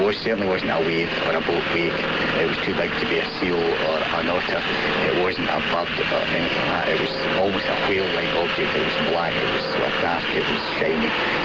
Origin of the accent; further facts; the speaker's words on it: Oban, Scotland, United Kingdom; I'm not completely local to Loch Ness. I'm actually from Oban originally